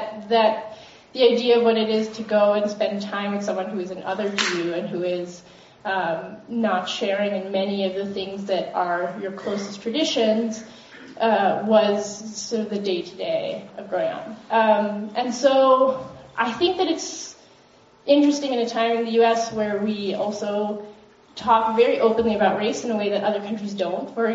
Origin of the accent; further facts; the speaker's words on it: New York, United States; I come from New York, but from parents who are from India and Israel. My mother immigrated from India to go and study in grad school in the US, and my father is an artist from Israel, a sculptor who ended up in the US